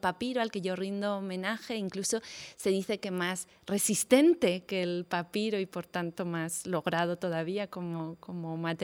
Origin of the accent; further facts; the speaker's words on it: Aragon, Spain; born there; todavía existe en nuestra tierra, en Aragón, porque él era bilbilitano, nació a pocos kilómetros de donde yo nací.